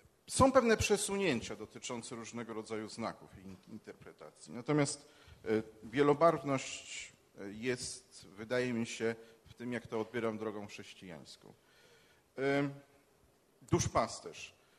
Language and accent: Polish; Rzeszów, Subcarpathian Voivodeship, Poland; Jedna moja mała ojczyzna to jest Rzeszów.